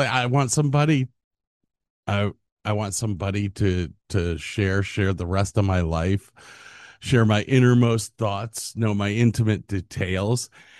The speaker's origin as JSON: {"language": "English", "town": "Medina", "region": "Ohio", "country": "United States", "tie": "born or raised there", "said": "Growing up in Medina, you always picked on people from Wadsworth"}